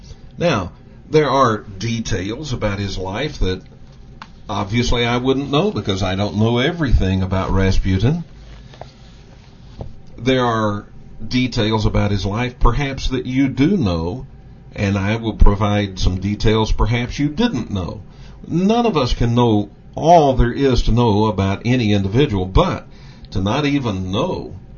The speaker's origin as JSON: {"language": "English", "region": "Texas", "country": "United States", "said": "And, of course, I am from Texas, so I'm not making fun of Texas."}